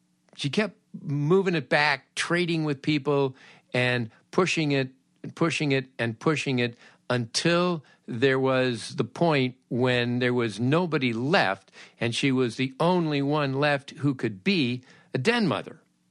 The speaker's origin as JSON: {"language": "English", "town": "Los Angeles", "region": "California", "country": "United States", "tie": "born or raised there", "said": "I had no summer camp when I was growing up, because I grew up in Los Angeles. We didn't have summer camps."}